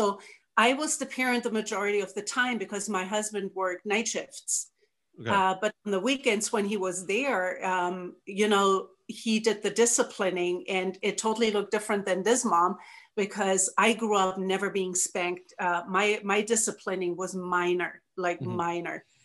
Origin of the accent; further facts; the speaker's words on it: Germany; English is a second language; moved away as an adult; now in United States; I was born and raised in Germany. When I was 21, I married an American soldier, a Black soldier. We fell in love, got married, and came back to the United States.